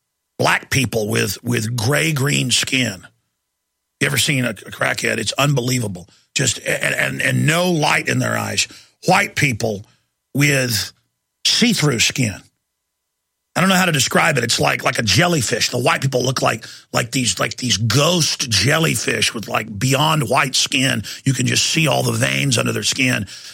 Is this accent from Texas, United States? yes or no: yes; Dallas, Texas, United States; They're literal zombies where I grew up in Dallas, literal zombie creatures.